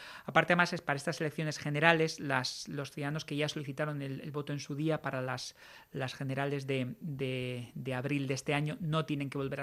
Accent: Region of Murcia, Spain; now in New York, United States; sí somos varios murcianos que estamos viviendo en Nueva York

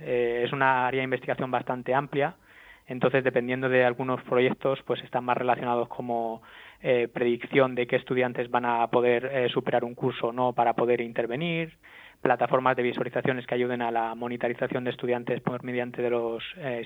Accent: Murcia, Region of Murcia, Spain; moved away as an adult; a partir de los 21 años salí de Murcia y por ahora sigo dando vueltas por el mundo.

